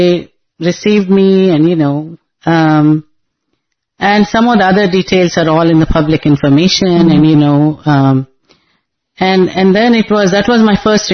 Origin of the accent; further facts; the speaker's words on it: Hyderabad, Telangana, India; English is a second language; I'm from Andhra Pradesh, Hyderabad.